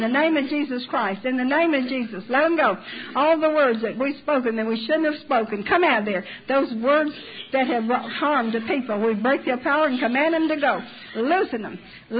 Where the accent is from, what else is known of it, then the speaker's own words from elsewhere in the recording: Tennessee, United States; Corn, moonshine. I'm from Tennessee, I don't know.